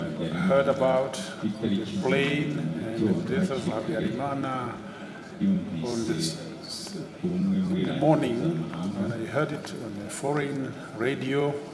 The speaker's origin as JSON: {"language": "English", "country": "Rwanda", "tie": "born or raised there", "said": "I was born in Miboy, just down here in the village called Rezamenyo."}